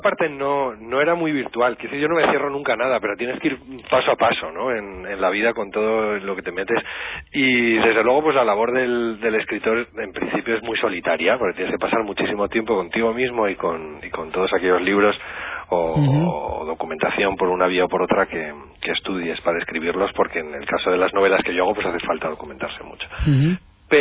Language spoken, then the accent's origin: Spanish; La Rioja, Spain; Yo soy vecinito riojano, pero me siento muy de allá.